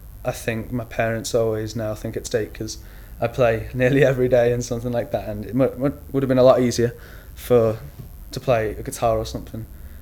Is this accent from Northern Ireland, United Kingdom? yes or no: no; Liverpool, North West England, United Kingdom; I'm 16 and I come from Liverpool.